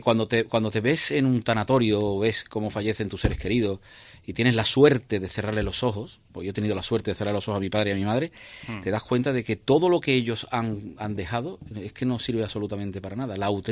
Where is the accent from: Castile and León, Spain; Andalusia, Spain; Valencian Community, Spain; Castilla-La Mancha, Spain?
Andalusia, Spain; Seville; Yo siempre he dicho que soy tan sevillano